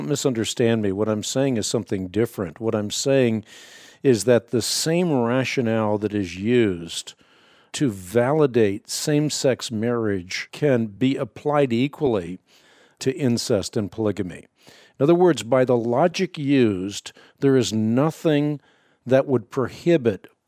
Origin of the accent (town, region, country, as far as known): Leiden, South Holland, Netherlands; born there; first language Dutch; English is a second language